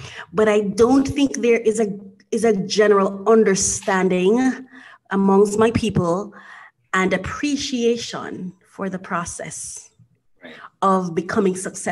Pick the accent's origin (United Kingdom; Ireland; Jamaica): Jamaica; I'm Jamaican, I'm an entrepreneur here